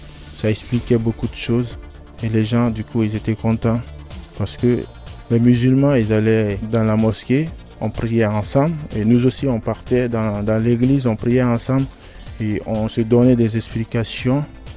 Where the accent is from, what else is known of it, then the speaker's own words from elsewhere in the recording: Guinea; moved away; chez moi en Guinée, je travaillais dans les télécommunications.